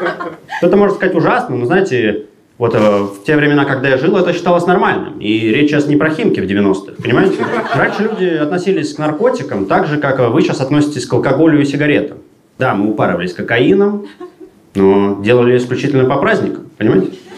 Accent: England, United Kingdom; Russian is a second language; Я из Англии, поэтому начать сегодня хотелось бы с классического английского анекдота.

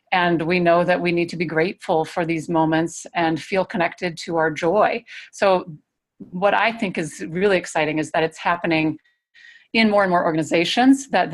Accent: Minnesota, United States; And I grew up in Minnesota, so there's lots of camping to be done here in Minnesota, and beautiful camping.

